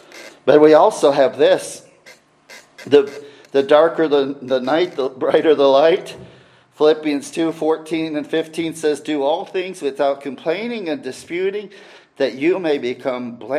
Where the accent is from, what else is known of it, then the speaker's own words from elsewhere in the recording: Illinois, United States; I remember driving to Colorado the first time, and I was from Illinois, which is flat, flat, flat.